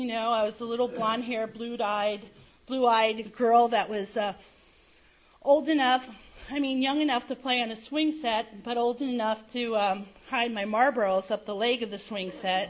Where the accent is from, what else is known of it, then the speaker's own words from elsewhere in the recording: New Jersey, United States; born there; And I was born in New Jersey. I came from a family that drank hard, and they played hard, worked hard